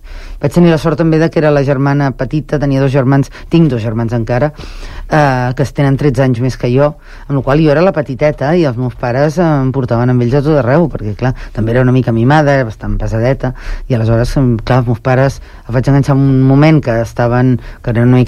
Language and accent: Catalan; Barcelona, Catalonia, Spain; born there; now in Sant Cugat del Vallès, Spain; jo vaig néixer a Barcelona, però fa 17 anys vam decidir venir aquí, i és de les millors decisions que hem pres a la nostra vida, perquè m'encanta, em sento molt santcugatenca en aquests moments.